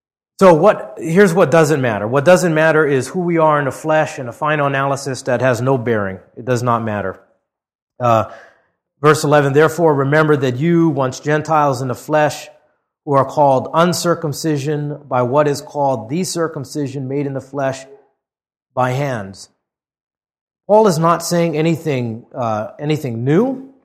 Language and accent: English; Hawaii, United States; I was special because I grew up in Hawaii. I mean, how retarded that is. You know, I'm special. Because I was born in this place.